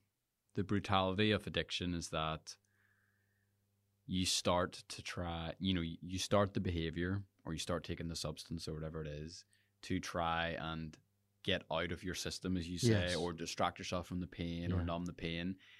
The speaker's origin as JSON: {"language": "English", "region": "Northern Ireland", "country": "United Kingdom", "said": "We as the Northern Irish community."}